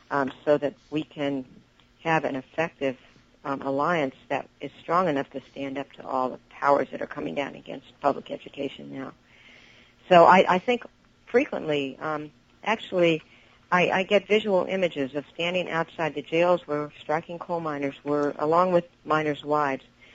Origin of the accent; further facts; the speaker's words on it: Berkeley, California, United States; Well, actually, I grew up in Berkeley, but I went to San Francisco State College. It was before it was a university. I went to Berkeley High School.